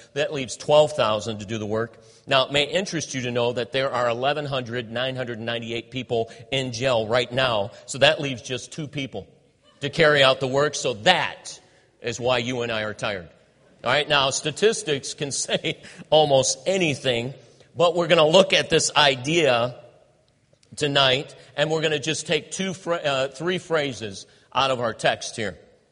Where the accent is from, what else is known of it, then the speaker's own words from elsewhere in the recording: Youngstown, Ohio, United States; and I know I'm from Ohio. I hope that he is, well, Youngstown.